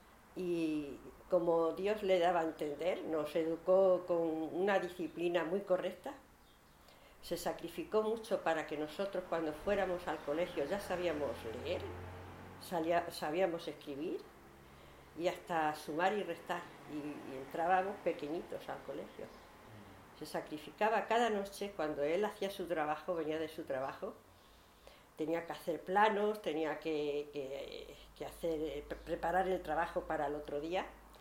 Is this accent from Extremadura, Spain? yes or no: yes; Calzadilla de los Barros, Extremadura, Spain; born there; yo nací en un pueblecito de aquí de Extremadura que se llama Calzadilla de los Barros. Es pequeño, ya es más grande, por supuesto.